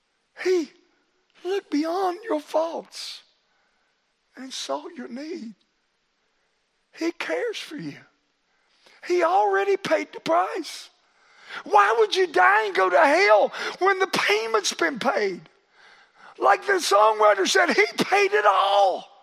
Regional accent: Wolf Pen, United States; You ever heard of Wolf Pen? Well, I was raised around Wolf Pen.

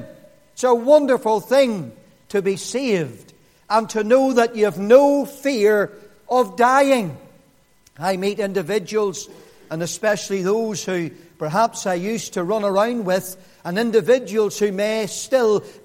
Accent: Lurgan, Northern Ireland, United Kingdom; Bad English, I know. I come from Lurgan. We murder the English language.

